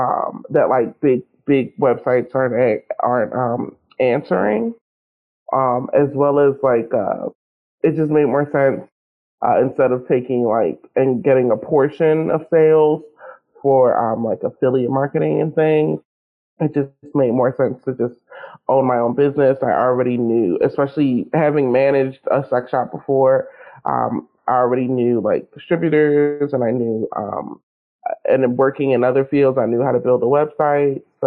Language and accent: English; Philadelphia, Pennsylvania, United States; Like I'm from Philadelphia. I only just recently moved to California within the last year or so.